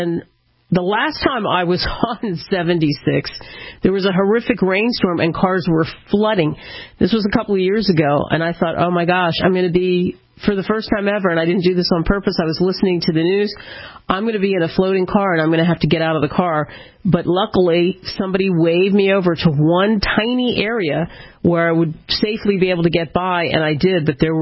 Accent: New Jersey, United States; and of course, my hometown, New Jersey and Philadelphia, boy, they always get it the worst, I swear.

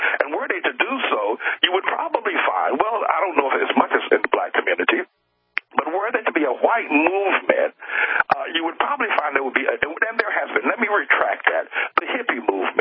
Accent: the South, United States; now in New York, United States; As you stated, I grew up in the South, I'm now up in New York, and I'm black.

